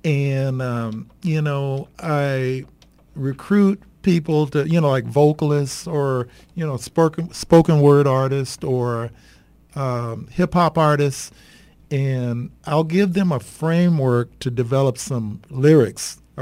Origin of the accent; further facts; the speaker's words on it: Oakland, California, United States; Well, I grew up here in the Bay Area, over in the East Bay. I was born and raised in Oakland. And I'm a product of the Oakland Public Schools.